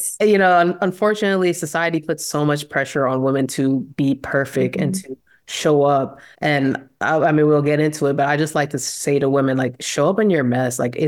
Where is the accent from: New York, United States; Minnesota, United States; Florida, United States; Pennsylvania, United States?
New York, United States; moved away; because I'm from New York and I left New York, moved to Georgia, and it was kind of without a plan.